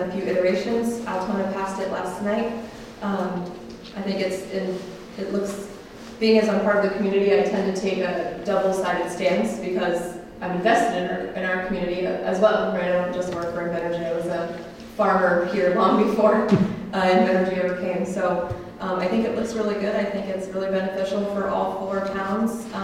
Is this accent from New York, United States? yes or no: yes; Churubusco, New York, United States; I actually grew up in the area. I grew up in Churubusco, New York. Left the area, taught chemistry at Norwich University for a few years, and now I'm back.